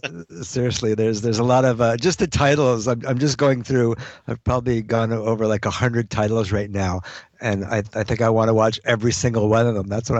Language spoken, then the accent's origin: English; New Brunswick, Canada; now in Montreal, Canada; I grew up in the country. I grew up in New Brunswick on a farm. So I love being in Montreal.